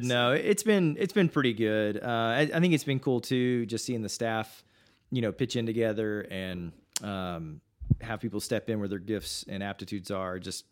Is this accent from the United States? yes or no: yes; Knoxville, Tennessee, United States; Well, I grew up in Knoxville, so not too far from UT's campus